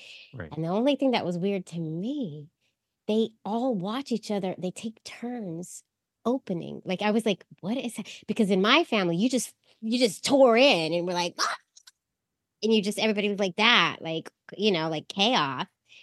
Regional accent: San Francisco, California, United States; because she's from Queens and I'm from San Francisco.

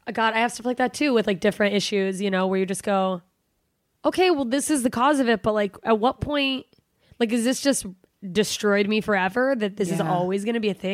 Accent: Alaska, United States; I'm from Alaska.

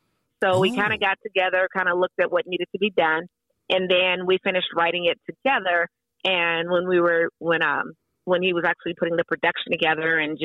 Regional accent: Monroe, Louisiana, United States; also born or lived in California; I did. Actually, I grew up in Monroe and also in California. I kind of say, yeah, from the bayou to the bay, like the San Francisco area.

